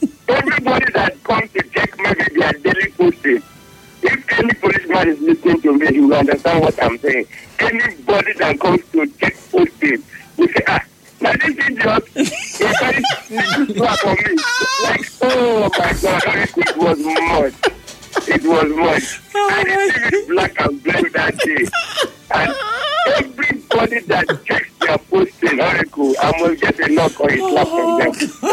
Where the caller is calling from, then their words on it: Owerri, Imo, Nigeria; and I'm calling from Owerri.